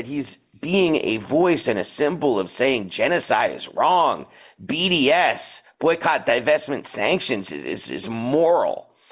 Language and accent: English; New York City, New York, United States; I'm from New York City.